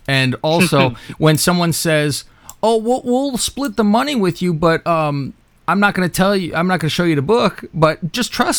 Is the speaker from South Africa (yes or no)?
no; Illinois, United States; also born or lived in New York; I was born in New York and then lived in Illinois-Wisconsin border-esque, and all my family is in Chicago. So okay. I was there the longest, and then I moved over here.